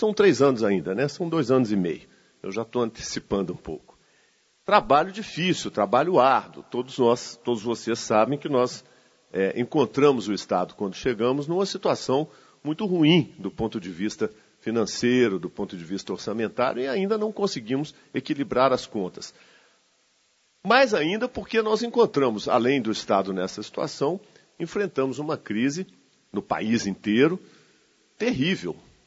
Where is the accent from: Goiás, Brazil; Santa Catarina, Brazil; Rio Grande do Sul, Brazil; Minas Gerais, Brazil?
Minas Gerais, Brazil; Nós somos mineiros. Mineiros é quem nasceu em Minas